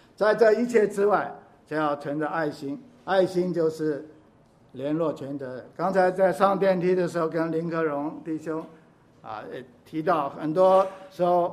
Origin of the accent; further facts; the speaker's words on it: Hong Kong; 我们香港人很骄傲，啊，我们是香港人